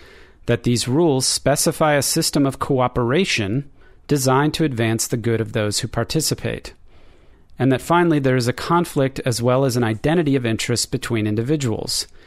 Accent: Baltimore, Maryland, United States; now in Austin, United States; John Rawls was a 20th century American philosopher born in 1921 in my hometown of Baltimore, Maryland, and died in 2002.

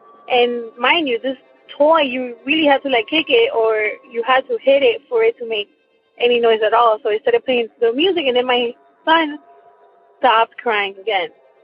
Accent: Miami, Florida, United States; I am from Miami, Florida

